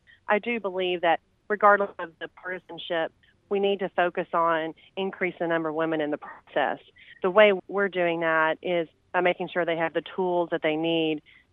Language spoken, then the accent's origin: English; Lone Oak, Kentucky, United States; I am. I grew up in Lone Oak. High school, actually all 12 years at Lone Oak, and then I went away to college in Lexington and law school there as well.